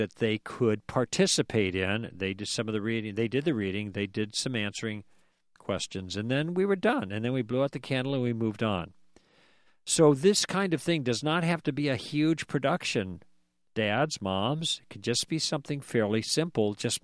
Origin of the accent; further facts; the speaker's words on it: Illinois, United States; because I'm from Illinois